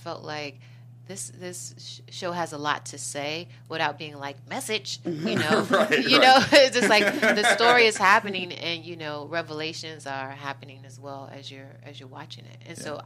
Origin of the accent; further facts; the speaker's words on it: Chicago, Illinois, United States; You know, I'm originally from Chicago.